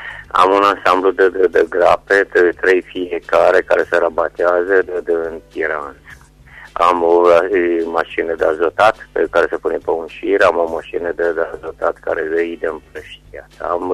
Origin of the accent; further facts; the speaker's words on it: Gârliște, Caraș-Severin, Romania; din Gârliște și vă mulțumesc că m-a primit în emisiune